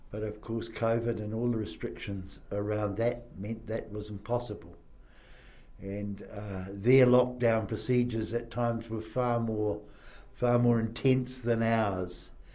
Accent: New Plymouth, Taranaki, New Zealand; But I was born in New Plymouth and have been a resident really forever, except when I went off to university and to Teachers Training College.

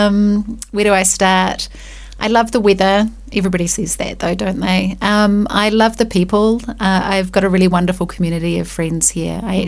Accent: Carterton, Wellington, New Zealand; I was born in Carterton in the Wairarapa, which is just north of Wellington. It's probably about 1.5-2 hours drive over the Rumataka Hill.

